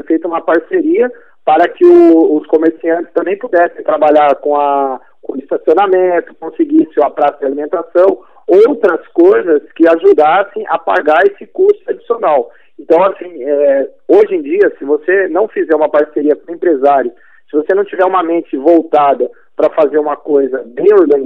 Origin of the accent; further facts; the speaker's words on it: São Roque, São Paulo, Brazil; eu nasci em São Paulo. Mas a minha irmã nasceu em São Roque. E a gente, assim, desde pequeno eu estudei escolas públicas da cidade